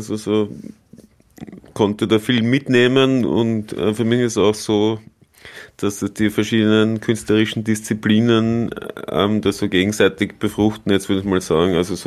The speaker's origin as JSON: {"language": "German", "town": "Tulln", "region": "Lower Austria", "country": "Austria", "lives_now": "Vienna, Austria", "said": "dass ich aus Tulln bin, obwohl ich seit, weiß nicht wie viel, über 20 Jahren jetzt in Wien wohne. Also ich glaube, da kann man es dann schon langsam als Wiener zählen."}